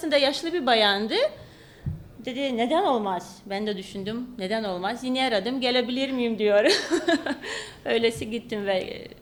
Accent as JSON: {"language": "Turkish", "town": "Vilnius", "region": "Vilnius County", "country": "Lithuania", "tie": "born there", "second_language": "Turkish", "said": "Aslında Vilnius'ta, başkentte doğdum."}